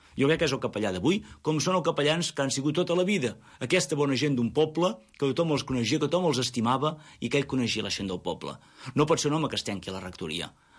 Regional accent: Olot, Catalonia, Spain; jo soc d'Olot

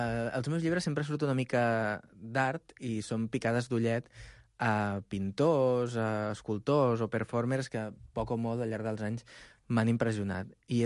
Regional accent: Barcelona, Catalonia, Spain; és la meva ciutat i, a més, diguéssim que ara mateix, estant a Ràdio Estel, estic, diguéssim, molt content perquè sóc de Sants.

